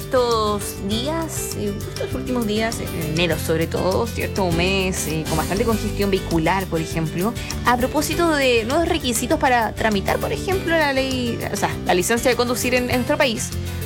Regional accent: Chile; como buen chileno, uno va a última hora a veces a hacer las cosas

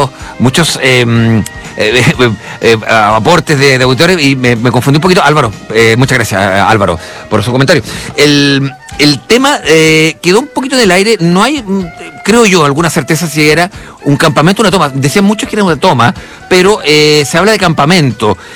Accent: Chile; la historia de nosotros como chilenos

